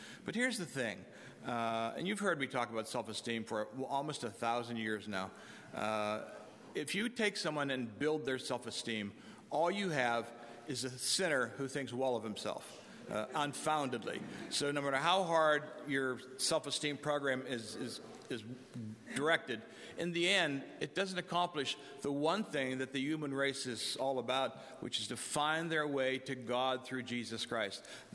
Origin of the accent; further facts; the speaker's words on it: Du Bois, Pennsylvania, United States; Then I will be fabulous because I'm from Du Bois.